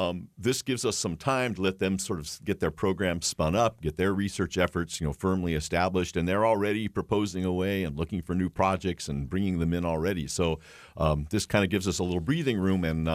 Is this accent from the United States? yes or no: yes; California, United States; I grew up in California, not in Iowa, and went to Berkeley as an undergrad